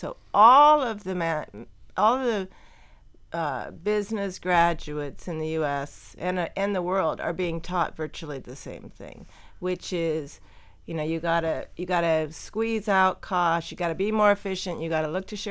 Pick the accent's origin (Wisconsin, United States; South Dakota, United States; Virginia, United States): South Dakota, United States; I mean, I'm from South Dakota, you're from Iowa.